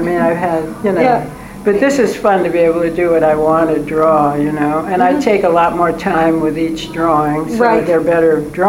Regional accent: United States; Excuse me, I'm an American, but I have to say this.

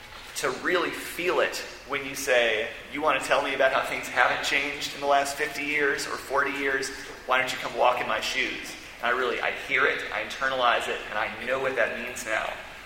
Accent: Arkansas, United States; also born or lived in Montgomery, Alabama; Now, I'm from Arkansas. I also grew up, spent my elementary school years in Montgomery, Alabama, and my family is all from northern Mississippi.

